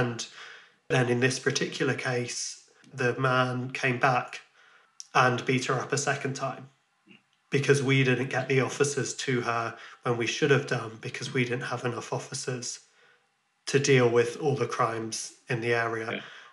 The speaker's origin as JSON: {"language": "English", "country": "Ireland", "also_born_or_lived": "West Midlands, United Kingdom", "moved": "yes", "said": "as an Irish person that was living there, you know, I was proud to be part of that diversity."}